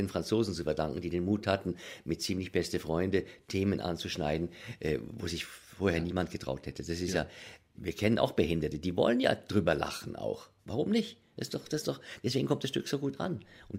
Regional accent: Switzerland; Aber wir sind damals in der Schweiz so aufgewachsen.

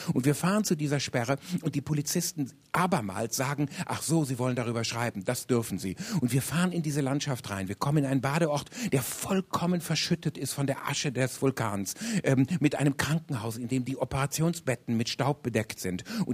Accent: Ödekoven, North Rhine-Westphalia, Germany; Ich bin in der Voreifel groß geworden, die nennt man auch die rheinische Toskana. Das ist keine Beschönigung, das ist eine Irreführung. Der Ort hieß noch dazu Ödekofen und hatte diesen Namen auch, glaube ich, verdient.

